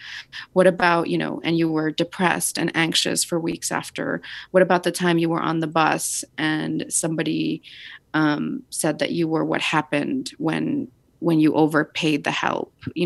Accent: El Paso, Texas, United States; also born or lived in Ciudad Juarez, Mexico; growing up on the border, growing up in El Paso and Ciudad Juarez

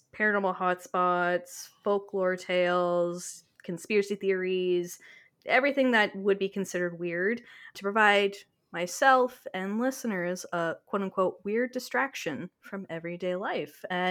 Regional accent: Canada; I am her Canadian counterpart, so bonjour, poutine.

